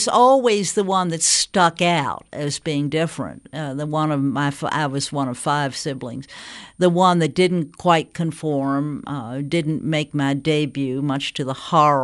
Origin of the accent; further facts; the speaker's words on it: Southern United States, United States; Even all these years later, the question of whether being a Southerner disables me, and to some degree, there certainly is a threat of that.